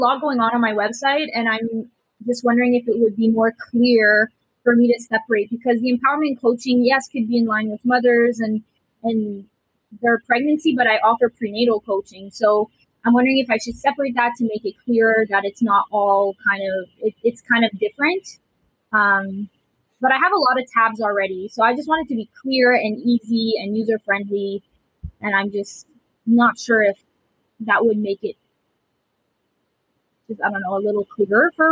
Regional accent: Ottawa, Ontario, Canada; And I am from Ottawa, Canada, Ontario.

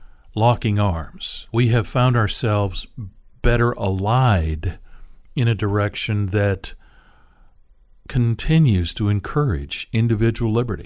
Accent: Seattle, Washington, United States; I mean, I grew up in the Seattle area, so in the last 40 years, yes, I've heard the whole damn Yankee thing more than once.

